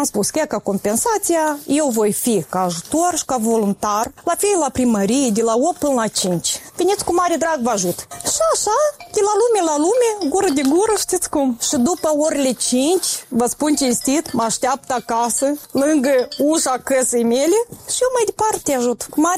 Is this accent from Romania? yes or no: no; Ghidighici, Chișinău, Moldova; Eu sunt din Ghidi Ghici, îi cunosc pe toți practic, dacă nu-i cunosc, ei mă cunosc.